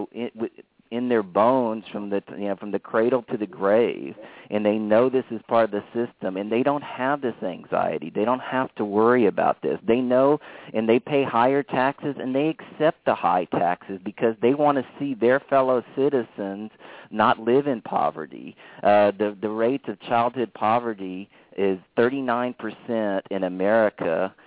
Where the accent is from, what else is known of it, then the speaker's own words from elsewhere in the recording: the South, United States; growing up in the South all my life, I've seen a lot of that.